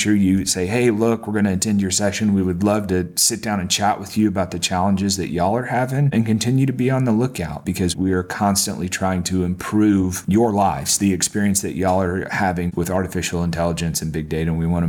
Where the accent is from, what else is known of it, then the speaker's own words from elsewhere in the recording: Indiana, United States; I live in Texas, but I'm from Indiana, so I don't know.